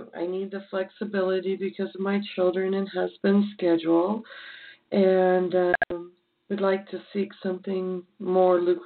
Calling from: California, United States; Hi, this is … I'm calling from California, and it sounds like I'm near the previous caller.

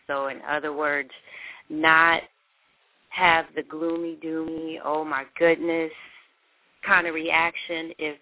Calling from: Washington, District of Columbia, United States; I'm calling from Washington, D.C.

